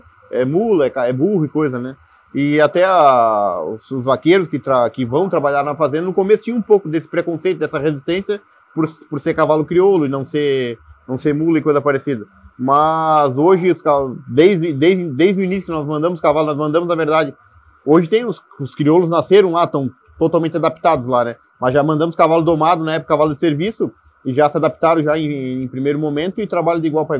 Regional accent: Luiz Alves, Santa Catarina, Brazil; Eu sou natural de Lis Alves, uma cidade vizinha de Barra Velha, interior de Santa Catarina.

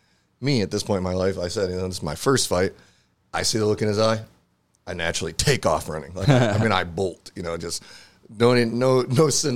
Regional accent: Michigan, United States; so I grew up in Michigan and Flint is pretty close

